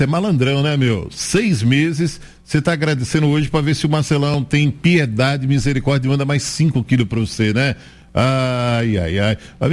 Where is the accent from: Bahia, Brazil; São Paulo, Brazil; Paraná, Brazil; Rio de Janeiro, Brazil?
Bahia, Brazil; E eu posso falar que eu sou baiano, né?